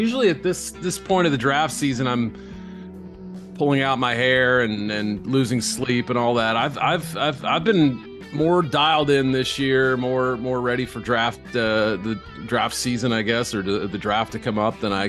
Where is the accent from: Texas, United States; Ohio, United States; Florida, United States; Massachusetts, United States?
Massachusetts, United States; Boston; I grew up in Boston. You know, I got a little salt in my veins.